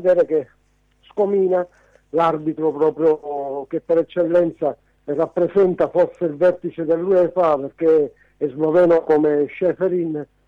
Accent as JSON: {"language": "Italian", "town": "Syracuse", "region": "Sicily", "country": "Italy", "said": "Però la cosa che lo dico da siracusano, ecco"}